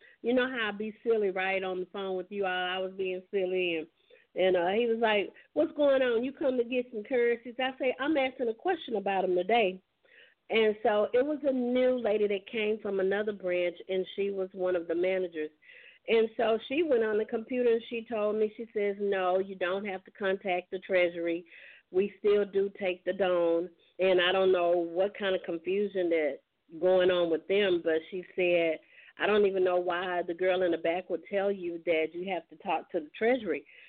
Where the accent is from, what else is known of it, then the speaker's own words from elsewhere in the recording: Texas, United States; I said, no, he say that because I'm from Texas.